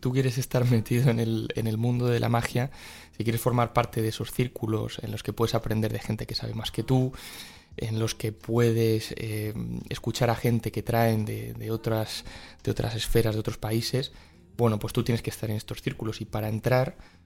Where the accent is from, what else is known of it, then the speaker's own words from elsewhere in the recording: Huesca, Aragon, Spain; moved away as an adult; Soy un tipo de Huesca. Del norte que vino a estudiar a Madrid porque en Huesca no había muchas oportunidades